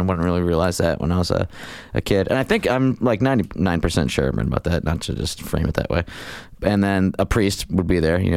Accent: Scranton, Pennsylvania, United States; Growing up in the Bellevue section of West Scranton, that's Scranton, Pennsylvania.

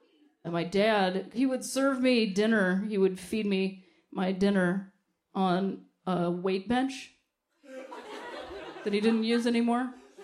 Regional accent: Ohio, United States; I'm from Ohio originally. I like to call that the thinking man's Indiana. It's a fun place. Being from Ohio, a lot of my family are hillbillies.

